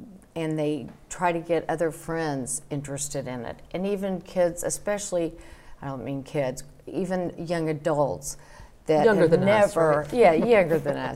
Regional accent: Texas, United States; And growing up in a small town, we're from San Saba County.

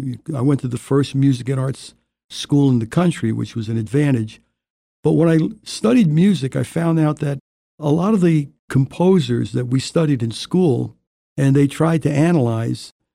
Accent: Newark, New Jersey, United States; Originally from Newark, New Jersey. Mm-hmm. And I grew up in an area called Down Neck.

